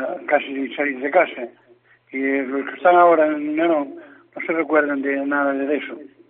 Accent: Narón, Galicia, Spain; A ver, yo soy de Narón.

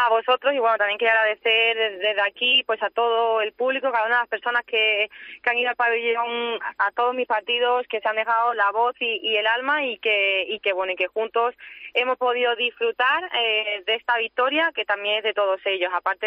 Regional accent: Spain; aquí en Madrid, en mi país, con toda mi gente

